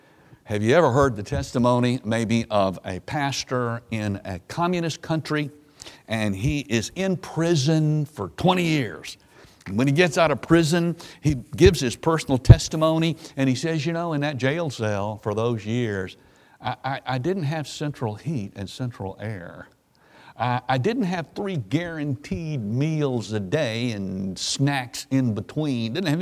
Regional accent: Memphis, Tennessee, United States; When I was a kid growing up in Memphis, I remember if my mom was not home

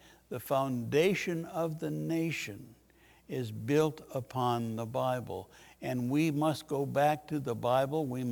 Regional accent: United States; I like living. I like being an American. I like living in America.

